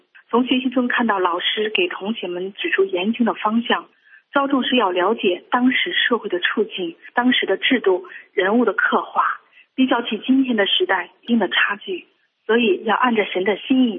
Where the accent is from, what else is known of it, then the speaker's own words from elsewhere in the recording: Heilongjiang, China; 我是黑龙江的